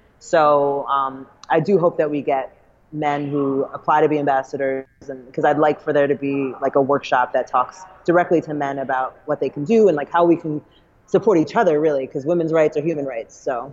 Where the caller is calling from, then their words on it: New York, United States; Oh, I'm actually at Columbia University Library